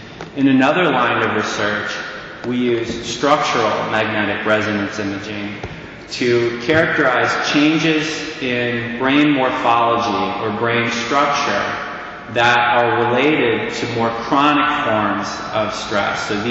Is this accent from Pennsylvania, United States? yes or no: yes; Pittsburgh, Pennsylvania, United States; And I'm being from Pittsburgh